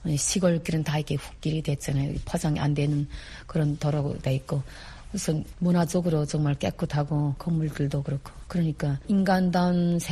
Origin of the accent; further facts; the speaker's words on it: Pyongyang, North Korea; 저는 평양에서 태어나서 정말 도시 중심에서 태어났죠.